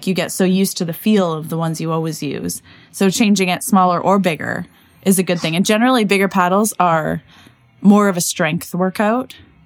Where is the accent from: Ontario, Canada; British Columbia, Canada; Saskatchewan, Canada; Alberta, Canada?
Alberta, Canada; Edmonton; I hate saying this because I'm from Edmonton